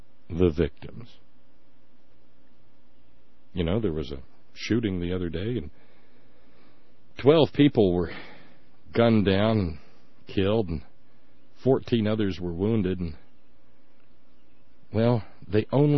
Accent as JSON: {"language": "English", "town": "Florence", "region": "Alabama", "country": "United States", "tie": "born or raised there", "said": "In my hometown in Alabama, I have recently found out from friends down there that the hospital where I was born has swept away every last one of its licensed practical nurses"}